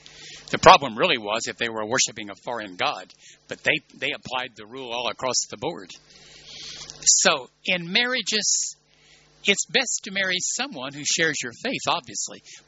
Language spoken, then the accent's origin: English; Birmingham, Alabama, United States; We're from Birmingham, Alabama. We know stories where they threw stones at black people we know.